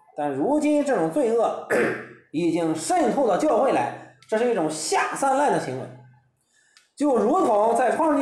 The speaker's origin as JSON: {"language": "Chinese", "country": "China", "said": "我们中国人辩论的时候啊"}